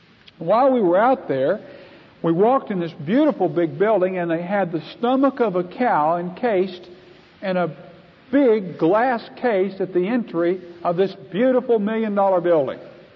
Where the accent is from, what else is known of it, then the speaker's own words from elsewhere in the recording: Texas, United States; I come from West Texas. I come from a ranching background. My family have been in the sheep business for several generations.